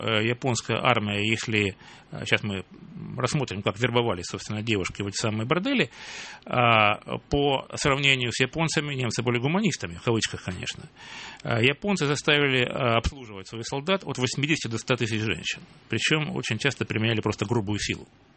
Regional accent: Rostov-on-Don, Rostov Oblast, Russia; о моем родном городе Ростове.

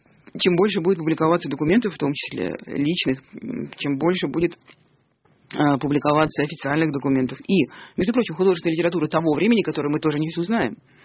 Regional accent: Saint Petersburg, Russia; born there; Я родилась в Ленинграде.

